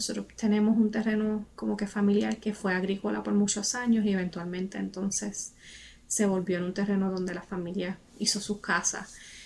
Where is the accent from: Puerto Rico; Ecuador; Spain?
Puerto Rico; Aguada; also born or lived in Moca; yo nací en el pueblo de Moca, en Puerto Rico, y me crié en Aguada, que es otro pueblo cercano.